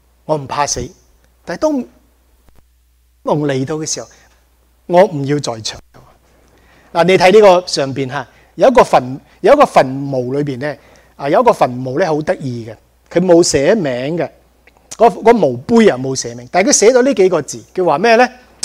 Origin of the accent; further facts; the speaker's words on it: China; 我们中国人当中，我们都是中国人